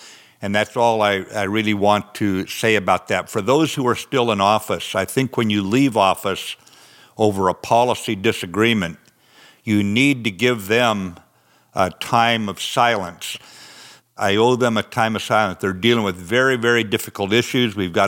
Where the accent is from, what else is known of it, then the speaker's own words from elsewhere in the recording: the West, United States; I'm from the West. Out here, we ride for the brand.